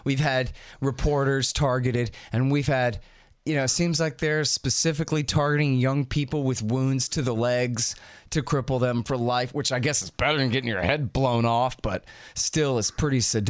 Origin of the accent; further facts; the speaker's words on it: Texas, United States; I'm a Texan, and I speak for all Texans, even ones who just moved here yesterday